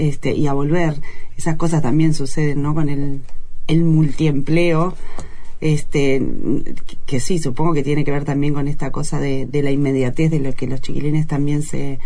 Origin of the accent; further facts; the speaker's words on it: Montevideo, Uruguay; Jacinto Vera y después Paso de la Arena, después, así que claro, del oeste los dos.